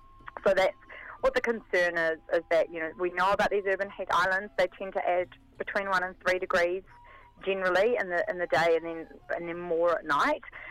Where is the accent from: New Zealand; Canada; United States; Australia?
New Zealand; I don't know whether it's because I'm a Kiwi, but I feel like I'm too far from the ocean for my liking.